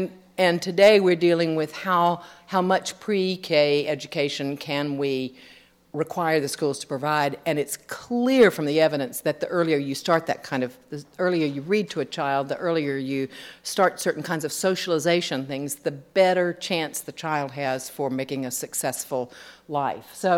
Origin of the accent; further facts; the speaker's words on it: Atlanta, Georgia, United States; I grew up in Atlanta